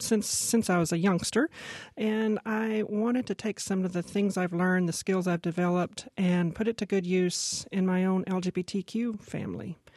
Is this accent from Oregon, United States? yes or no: no; Fayetteville, Arkansas, United States; Well, I am a native Arkansan, born and raised in Fayetteville, Arkansas, and pretty much just stayed in that region.